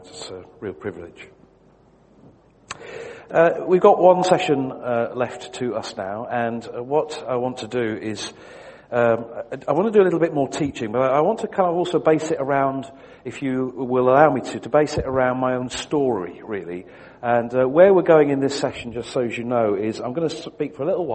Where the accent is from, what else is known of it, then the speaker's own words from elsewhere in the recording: Wigan, North West England, United Kingdom; born there; So I was born in Wigan, not very far away from here, and I was brought up to go to church in a place called Ince.